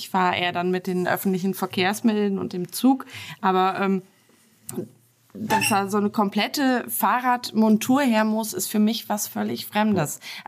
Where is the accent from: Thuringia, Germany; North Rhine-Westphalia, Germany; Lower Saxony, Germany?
North Rhine-Westphalia, Germany; Ich komme nämlich aus dem Münsterland